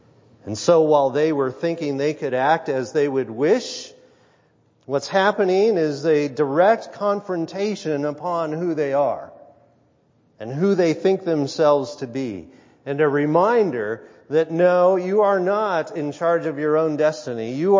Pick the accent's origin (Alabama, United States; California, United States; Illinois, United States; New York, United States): California, United States; now in New Zealand; We have earthquakes in New Zealand, and I'm from California, so it's nothing terribly new to me.